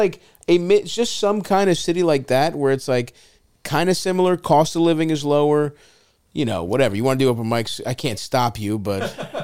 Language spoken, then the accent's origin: English; Baltimore, Maryland, United States; I'm from Baltimore, but, I've been living in...